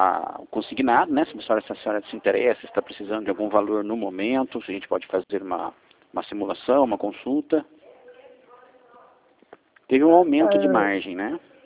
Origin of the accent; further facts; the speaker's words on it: São Paulo, Brazil; Eu sou aqui de São Paulo, do interior de São Paulo